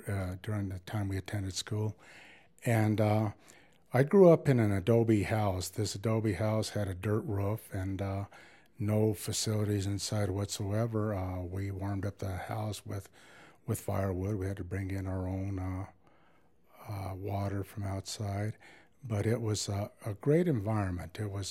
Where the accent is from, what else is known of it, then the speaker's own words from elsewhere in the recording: Antonito, Colorado, United States; I grew up in Antonito here in the San Luis Valley, and I grew up, I was reared by my grandparents